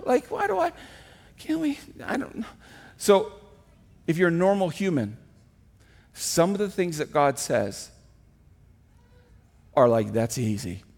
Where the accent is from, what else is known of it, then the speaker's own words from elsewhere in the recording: Kansas, United States; also born or lived in Indiana; now in South Dakota, United States; I grew up in Kansas, Indiana, and now 15 years as a South Dakotan, what I know about is controlled burns.